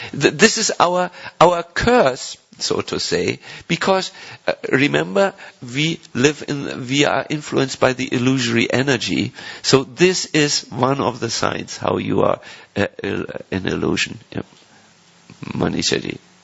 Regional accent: Croatia; English is a second language; one of these exercises you might start to laugh uncontrollably because we are from Croatia, you know.

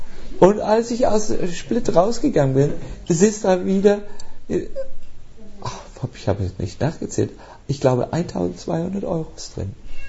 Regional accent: Berlin, Germany; Ich bin auch ein Berliner.

